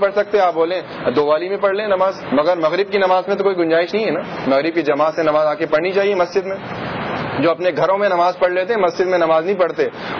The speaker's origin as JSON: {"language": "Urdu", "town": "Hyderabad", "region": "Sindh", "country": "Pakistan", "tie": "born there", "also_born_or_lived": "Jeddah, Saudi Arabia / Karachi, Pakistan", "said": "میں یہاں حیدرآباد میں پیدا ہوا, والد صاحب میرے جدہ میں رہتے ہیں, تو 6 مہینے کا تھا, اس کے بعد جدہ مکہ, جدہ سے یہاں کراچی سے جدہ, جدہ سے کراچی, ہر سال آنا جانا ہوتا ہے."}